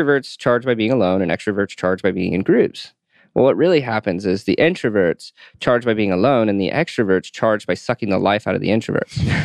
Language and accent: English; Newnan, Georgia, United States; I'm from Noonan, Georgia, so that's mm-hmm. part of Atlanta. So I'm from now both cities